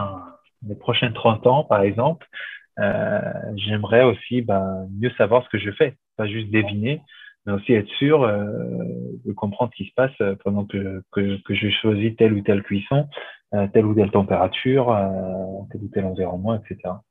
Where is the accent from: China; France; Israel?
Israel; Tel Aviv, Tel Aviv District; French is a second language; moved away as an adult; j'ai 30 ans, d'origine israélienne. J'ai grandi à Tel Aviv jusqu'à mes 21 ans.